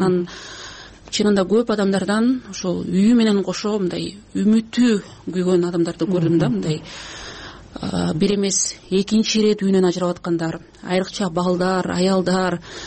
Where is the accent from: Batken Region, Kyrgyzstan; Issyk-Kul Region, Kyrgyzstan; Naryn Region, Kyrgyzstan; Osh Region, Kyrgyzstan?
Naryn Region, Kyrgyzstan; Мен мисалы өзүм Нарындан болом, бизде мындай чек ара боюнча мындай маселе жок да.